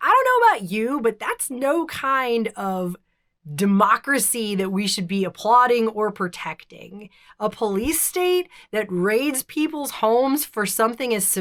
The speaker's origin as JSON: {"language": "English", "country": "United States", "said": "I'm not from Germany. I'm American"}